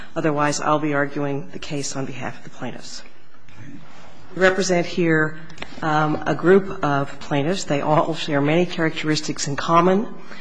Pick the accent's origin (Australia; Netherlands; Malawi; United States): United States; Kansas City, Missouri; I'm a lawyer from Kansas City.